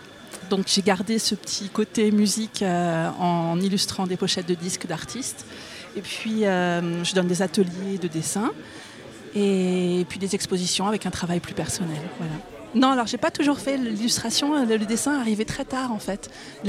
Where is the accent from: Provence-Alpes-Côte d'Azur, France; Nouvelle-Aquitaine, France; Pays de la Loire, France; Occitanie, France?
Occitanie, France; parce qu'on vient du Tarn